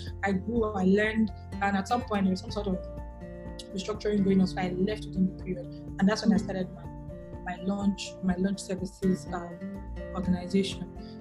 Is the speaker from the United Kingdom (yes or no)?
no; Nigeria; also born or lived in United States; even though I grew up in Nigeria, I say I did most of my growing up really in the US